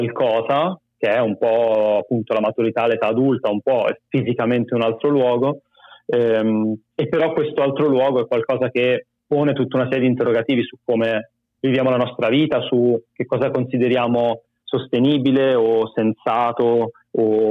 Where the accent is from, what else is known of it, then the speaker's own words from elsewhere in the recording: Pisa, Tuscany, Italy; moved away as an adult; also born or lived in Bologna; Io ho fatto l'Accademia di Belle Arti a Bologna, ma sono di Pisa, quindi ho finito le superiori, sono andato a vivere a Bologna, ho fatto lo studente fuori sede